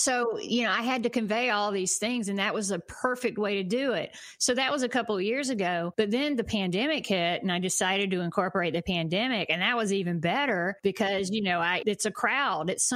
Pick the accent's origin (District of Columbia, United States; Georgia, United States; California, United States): Georgia, United States; Like, we would go on a trip to Florida, because we're from Georgia, so that's what a trip meant, go to the redneck Riviera.